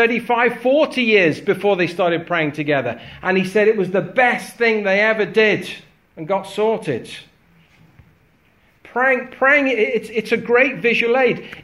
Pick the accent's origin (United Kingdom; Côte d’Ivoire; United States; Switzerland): United Kingdom; A whole load of the problem is we're British and stuffy and we don't talk about these things.